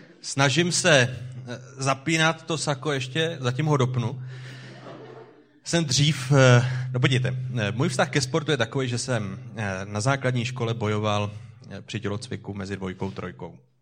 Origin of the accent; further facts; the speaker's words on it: Hradec Králové Region, Czechia; A protože jsem z Orlických hor